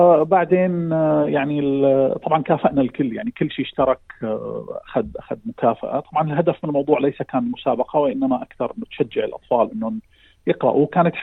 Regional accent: Syria; moved away as an adult; now in Melbourne, Australia; أنا من سوريا أساسا وموجود في أستراليا من عام 2017.

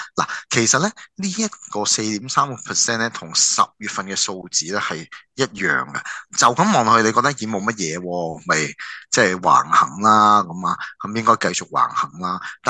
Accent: Hong Kong; now in Australia; 我哋如果系香港人啦吓，我哋更加咧要系即系紧握住我哋可能系两文三语嘅优势啦

